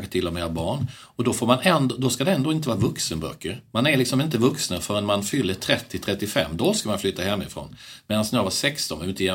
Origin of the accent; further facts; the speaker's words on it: Värnamo, Jönköping County, Sweden; mina kompisar hemma i Värnamo, småländska Värnamo